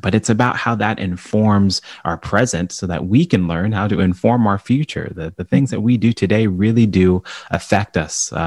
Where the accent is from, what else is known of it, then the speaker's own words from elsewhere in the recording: Tucson, Arizona, United States; born there; And I was born in Tucson, Arizona. It's the only one that I don't remember. So I've lived a little bit of everywhere.